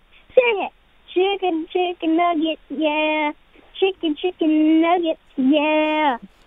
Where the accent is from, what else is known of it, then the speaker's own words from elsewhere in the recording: Queens, New York, United States; I am from Queens, Briarwood in New York.